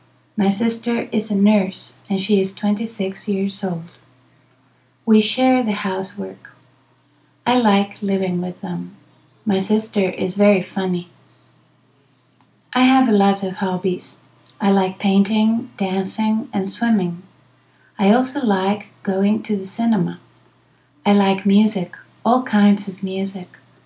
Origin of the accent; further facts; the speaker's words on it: Getafe, Community of Madrid, Spain; English is a second language; I am Spanish. I come from Getafe, a town in the south of Madrid, the capital of Spain. I am 23 years old.